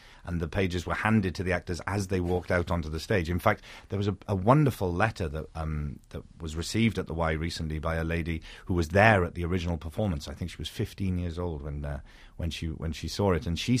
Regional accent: Port Talbot, Wales, United Kingdom; also born or lived in Liverpool; But I grew up in Port Talbot in South Wales, which is right next to Swansea

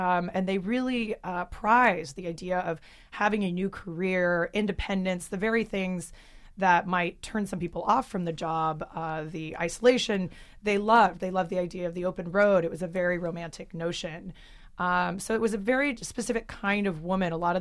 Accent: Oregon, United States; I grew up in Oregon

